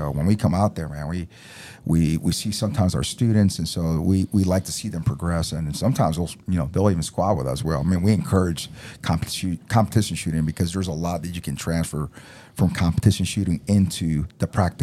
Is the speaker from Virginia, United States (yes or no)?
yes; Virginia, United States; I'm not from Texas. I'm from the Northern Virginia area.